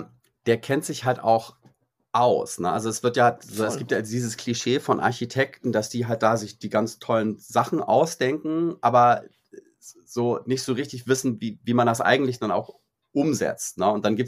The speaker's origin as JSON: {"language": "German", "town": "Bad Schwartau", "region": "Schleswig-Holstein", "country": "Germany", "tie": "born or raised there", "also_born_or_lived": "Hamburg / Reinbek", "said": "ich bin in Hamburg geboren und habe da aber nur die ersten paar Jahre gelebt. Bin dann mit meinen Eltern nach Rheinbeck in einen Vorort von Hamburg gezogen. Und dann mit meiner Mutter nach Bad Schwartau. Das ist halt so eine 23.000 Einwohner Kleinstadt in Schleswig-Holstein. Nachbarstadt zu Lübeck."}